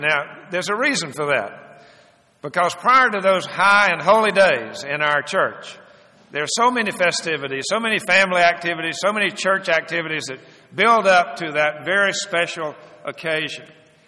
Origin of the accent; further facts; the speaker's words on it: Georgia, United States; Many of you know that I grew up in South Georgia. Now, you don't see this much in Georgia anymore, but when I was growing up, there were lots and lots of cotton fields.